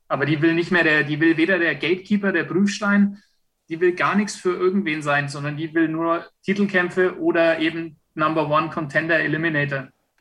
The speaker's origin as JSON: {"language": "German", "region": "Bavaria", "country": "Germany", "said": "also ich bin Franke, ja"}